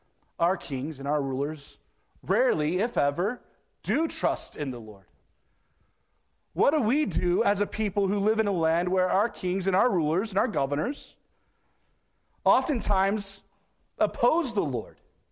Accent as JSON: {"language": "English", "region": "Kansas", "country": "United States", "tie": "born or raised there", "said": "growing up in Kansas, this is how we said it, to every nook and cranny of the world?"}